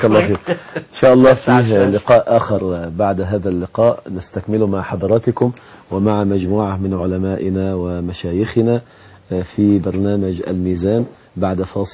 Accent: Egypt

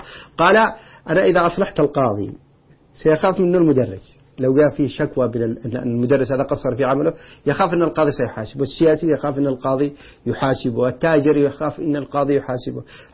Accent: Yemen; إحنا عندنا في اليمن الآن في محافظة نائية

